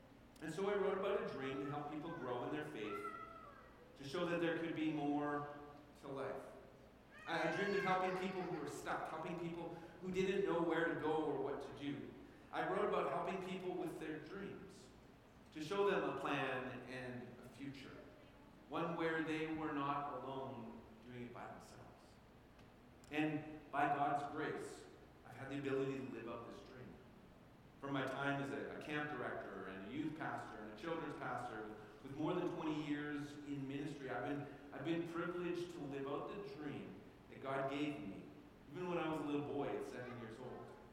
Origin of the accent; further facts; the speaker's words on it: Alberta, Canada; I grew up in Alberta